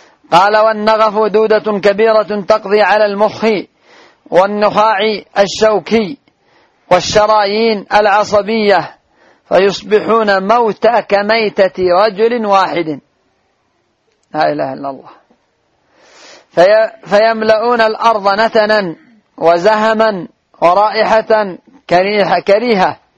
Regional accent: Yemen; انظر عندنا في اليمن كم يا محن، ما نعرف أنفسنا إلا ونحن ندخل من محنة إلى أخرى

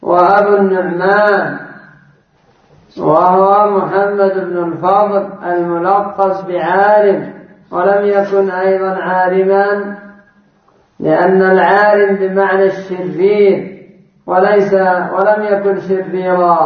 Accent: Yemen; كما يفعله بعض الناس عندنا في اليمن

